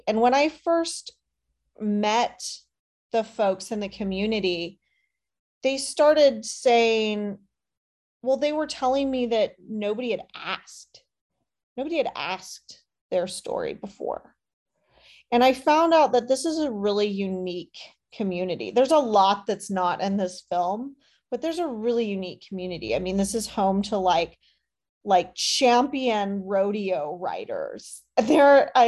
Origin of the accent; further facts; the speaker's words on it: Tulsa, Oklahoma, United States; So if you tell folks, like I'm from Tulsa